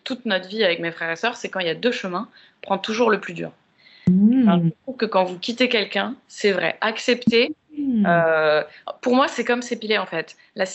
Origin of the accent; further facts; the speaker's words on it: Paris, Île-de-France, France; Moi, j'ai grandi à Paris aussi, ouais.